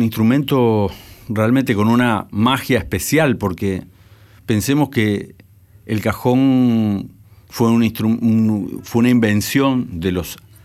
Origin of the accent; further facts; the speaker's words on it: Godoy Cruz, Mendoza, Argentina; also born or lived in San Rafael; Nací en San Rafael, pero muy temprana edad viví en Godoy Cruz, en Villa Hipódromo, por esa zona.